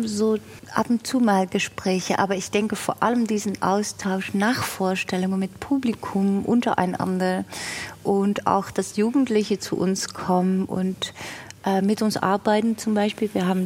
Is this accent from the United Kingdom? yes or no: no; Netherlands; German is a second language; ich komme aus den Niederlanden, wo man heute auch diese Rechtsruck nochmal in voller Aktion eigentlich erleben kann